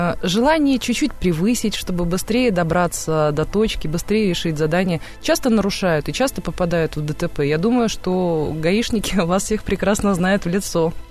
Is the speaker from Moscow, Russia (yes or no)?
no; Yekaterinburg, Sverdlovsk Oblast, Russia; в моем родном городе, вот Екатеринбург, Урал